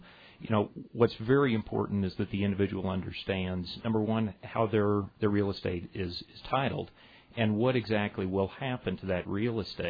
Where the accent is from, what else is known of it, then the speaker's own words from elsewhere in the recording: Albuquerque, New Mexico, United States; I was raised in Albuquerque.